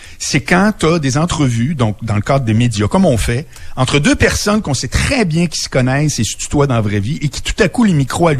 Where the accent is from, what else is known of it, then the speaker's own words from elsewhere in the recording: Quebec, Canada; ce côté folklorique-là, les Français l'ont avec les Québécois.